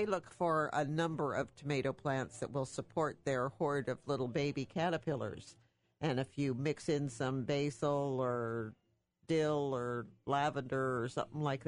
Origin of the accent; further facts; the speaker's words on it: New York, United States; I'm a New Yorker, and so all of my people are back there, and I don't get back there.